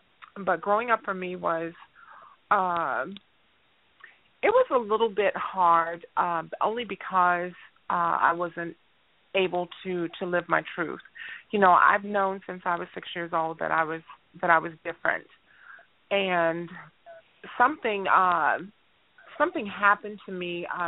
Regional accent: Gary, Indiana, United States; Well, let's see. I'm from Gary, Indiana.

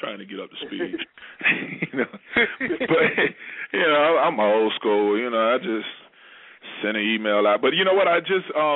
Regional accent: Florida, United States; You know, even though I'm originally from Florida, you know, I consider myself a tri-state area, you know, resident.

